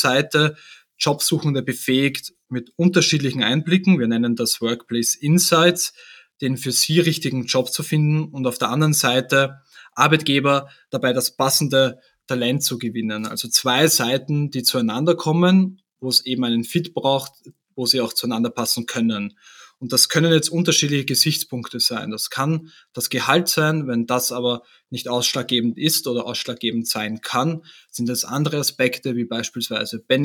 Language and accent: German; Vienna, Austria; Und wie man unschwer an meinem Dialekt erkennen kann, sitze ich hier in Wien, wo auch das Headquarter von Kununu ist.